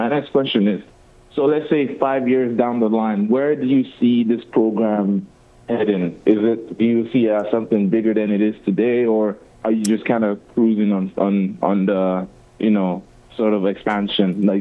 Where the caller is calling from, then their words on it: Winnipeg, Manitoba, Canada; I'm calling from Winnipeg, Manitoba.